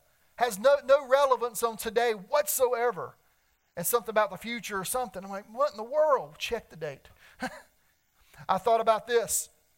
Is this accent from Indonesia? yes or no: no; Winston-Salem, North Carolina, United States; When I was a little boy, growing up in Winston-Salem, North Carolina, I followed the Winston Cup Series, NASCAR racing.